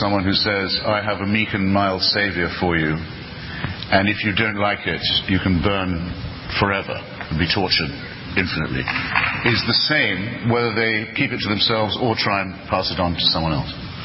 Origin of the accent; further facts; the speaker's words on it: Portsmouth, South East England, United Kingdom; I mean, I'm a Navy brat. I was brought up in Portsmouth